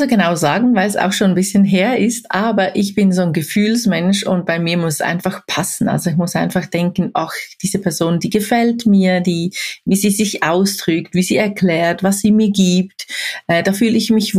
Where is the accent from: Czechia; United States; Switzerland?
Switzerland; ich bin ja auch aus der Schweiz